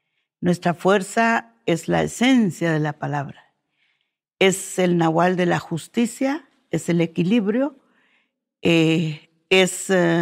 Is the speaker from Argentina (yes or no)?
no; Chimel, Quiché, Guatemala; Nací en Chimel, una aldea que actualmente tiene solamente 8 familias viviendo ahí. Es un bosque nuboso donde nosotros crecimos bastante lejos de las ciudades, las áreas urbanas.